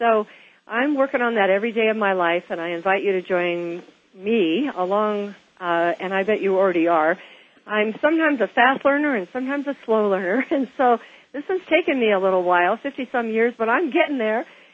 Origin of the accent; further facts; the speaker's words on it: Bellevue, Washington, United States; And, of course, Bellevue is my hometown, and that's where I sold real estate for many, many years.